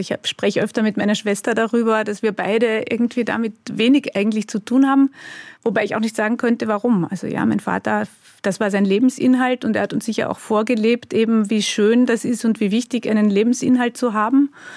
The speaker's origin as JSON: {"language": "German", "region": "Vienna", "country": "Austria", "tie": "born or raised there", "said": "Meine Mama ist auch Österreicherin und ich bin in Wien aufgewachsen. Also ich bin schon als ganz kleines Baby dann wieder mit meinen Eltern zurück nach Österreich gekommen."}